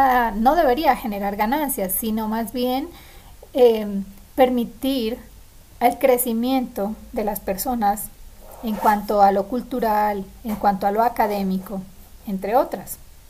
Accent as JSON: {"language": "Spanish", "country": "Colombia", "said": "soy colombiana."}